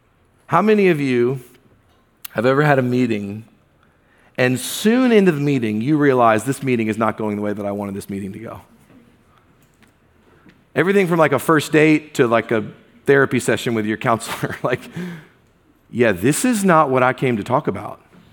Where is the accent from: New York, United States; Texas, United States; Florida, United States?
Florida, United States; Jacksonville; I grew up in Jacksonville, Florida, hurricanes every season, and you don't mess with hurricane wind.